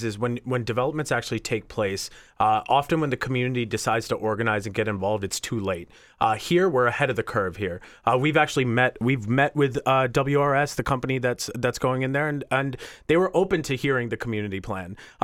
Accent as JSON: {"language": "English", "town": "Atlanta", "region": "Georgia", "country": "United States", "tie": "born or raised there", "also_born_or_lived": "Washington, D.C.", "said": "So my career began there and spent some time in D.C. and went to graduate school and came back to my hometown of Atlanta."}